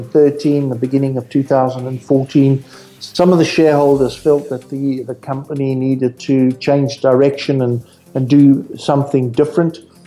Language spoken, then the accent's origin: English; Zimbabwe; My wife and I went back to Zimbabwe because we're from Zimbabwe